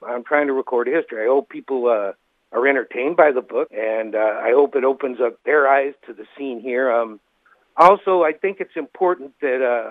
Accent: Los Angeles, California, United States; I grew up in Los Angeles in the 1960s, and the car scene was huge in those days

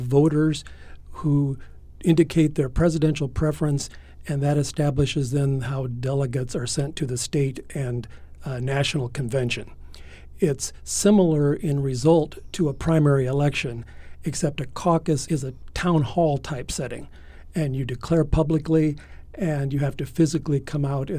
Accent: Clive, Iowa, United States; My hometown is Clive, Iowa, which is a suburb of Des Moines.

